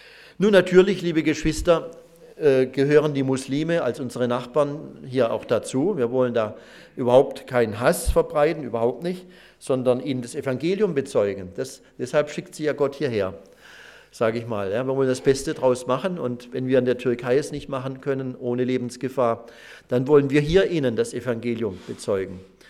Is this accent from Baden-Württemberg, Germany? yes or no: yes; Pforzheim, Baden-Württemberg, Germany; da erinnere ich mich, dass in meiner Heimatstadt Pforzheim